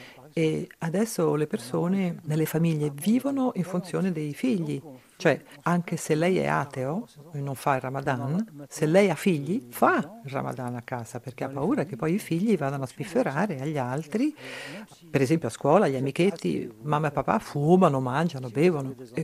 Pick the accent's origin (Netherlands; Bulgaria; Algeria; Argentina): Algeria; Italian is a second language; Io ho vissuto questo periodo nel mio paese, in Algeria, e ho visto la guerra civile.